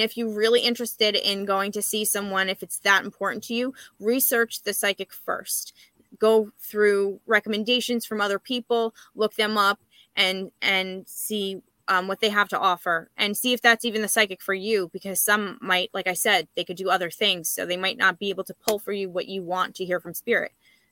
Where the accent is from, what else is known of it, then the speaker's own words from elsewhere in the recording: New York, United States; So depending on where you're from, I'm from Long Island.